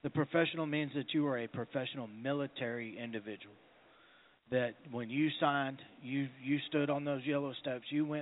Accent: Texas, United States; He recognized that I was from Texas. I walked in, he heard the accent, he saw the bow in my legs

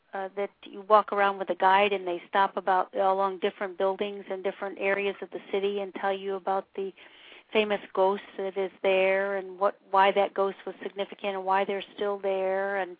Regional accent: Florida, United States; You know, we're from the South Florida, and so to hear it seems so much cooler.

